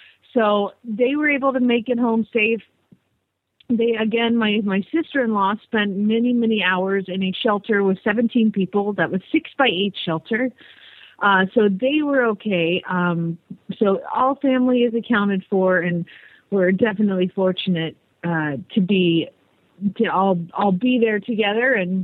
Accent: Phoenix, Arizona, United States; from Phoenix, Arizona

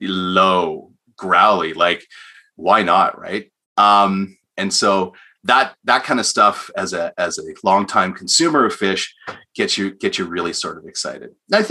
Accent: Canada; as a Canadian

